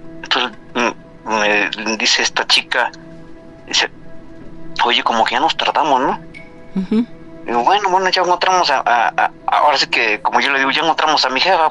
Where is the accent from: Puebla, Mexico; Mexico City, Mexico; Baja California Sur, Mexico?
Mexico City, Mexico; Iztapalapa; Nosotros, bueno, somos de Iztapalapa.